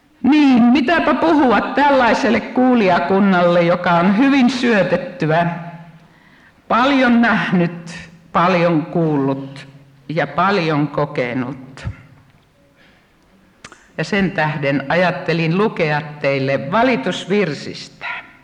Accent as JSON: {"language": "Finnish", "town": "Kuopio", "region": "North Savo", "country": "Finland", "said": "Minä olen nimittäin Kuopiosta lähtöisin"}